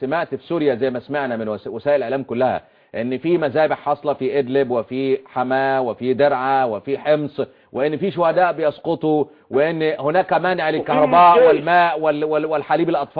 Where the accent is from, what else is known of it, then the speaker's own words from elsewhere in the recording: Bahrain; انا مواطن بحريني